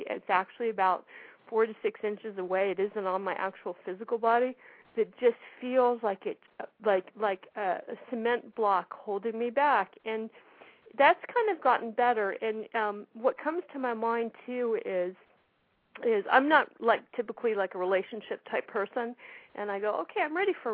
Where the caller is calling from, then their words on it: California, United States; I'm calling from California.